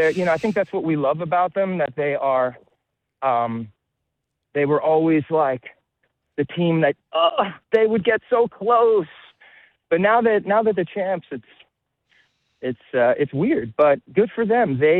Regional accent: New Jersey, United States; also born or lived in New York City; like I'm from the city, but I grew up in Jersey.

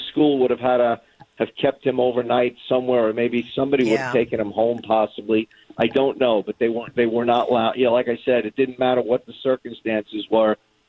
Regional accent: Brooklyn, New York, United States; where I grew up in Brooklyn, New York, right near Sheepshead Bay and Coney Island is where I grew up

